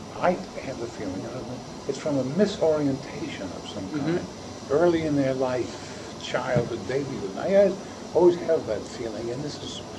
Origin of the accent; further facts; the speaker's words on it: Brooklyn, New York, United States; I came from Brooklyn and was a tough kid.